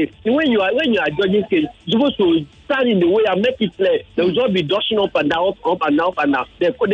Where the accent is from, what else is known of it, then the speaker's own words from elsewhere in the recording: Lagos, Nigeria; I'm from Lagos.